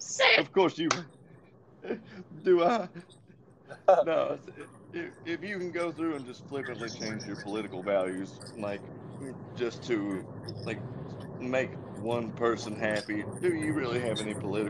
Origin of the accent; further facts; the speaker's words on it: Kentucky, United States; Well, I don't know. I'm from Kentucky. I hear all kinds of those domestic cases.